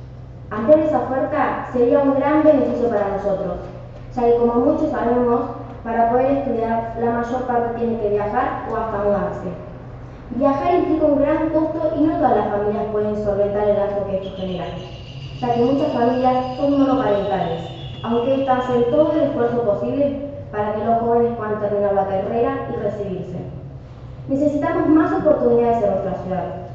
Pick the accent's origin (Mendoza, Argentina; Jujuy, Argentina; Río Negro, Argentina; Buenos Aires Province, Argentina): Buenos Aires Province, Argentina; San Andrés de Giles; nosotros los jóvenes somos de San Andrés de Giles. Elegimos estar acá, queremos estar acá y también nos gustaría poder estudiar y trabajar acá. Porque es la ciudad en cual nacimos, la cual amamos y la cual elegimos estar.